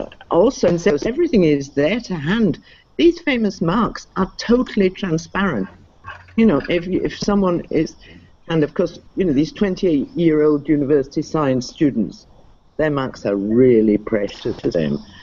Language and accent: English; England, United Kingdom; And because we're English in a science university, we're kind of like out of mainstream anyway.